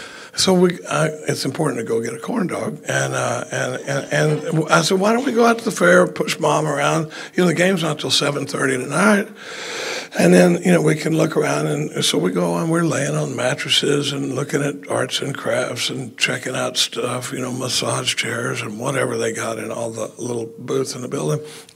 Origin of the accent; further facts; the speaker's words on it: Dallas, Texas, United States; You know, I grew up in Dallas.